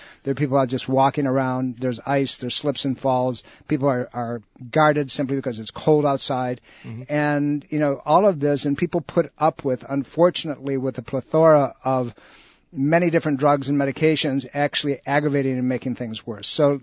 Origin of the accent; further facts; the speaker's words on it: New York, United States; moved away; This is stuff I grew up with in Western New York State. I left because of this.